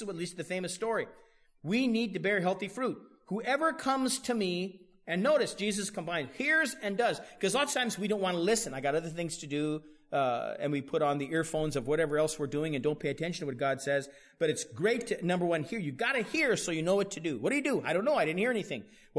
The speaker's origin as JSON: {"language": "English", "country": "United States", "said": "excuse me, I'm from America."}